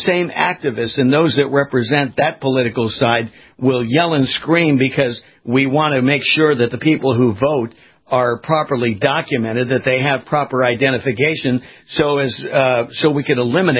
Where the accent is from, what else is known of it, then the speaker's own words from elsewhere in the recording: California, United States; Case in point, I was born and raised in California.